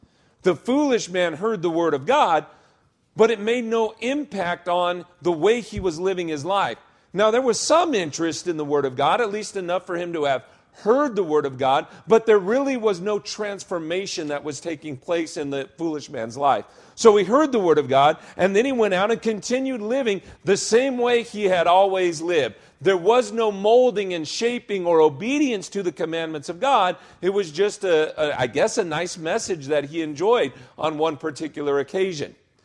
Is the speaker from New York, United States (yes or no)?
no; Parker, Colorado, United States; As he said, I'm from Denver, Colorado. Parker, actually, that's a suburb of Denver.